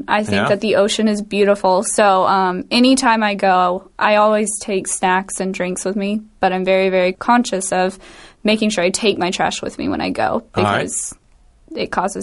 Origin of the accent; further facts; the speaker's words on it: Texas, United States; No, I'm from West Texas, and it's about a 10-hour car drive to hit a coast in Texas from where I am.